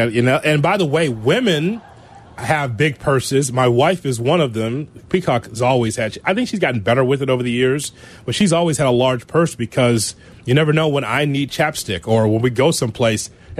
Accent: Chicago, Illinois, United States; I'm from Chicago. In a major market, I expect the best

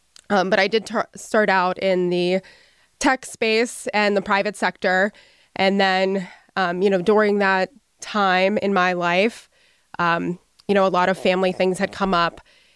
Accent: Pittsburgh, Pennsylvania, United States; Of course, I am a native daughter of Pittsburgh. So I grew up in Ross Township. I'm a graduate of North Hills.

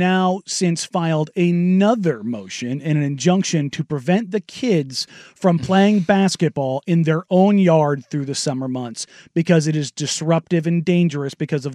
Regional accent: Beaverton, Oregon, United States; My house growing up in Beaverton was on the corner, so putting a basketball hoop there wasn't a problem

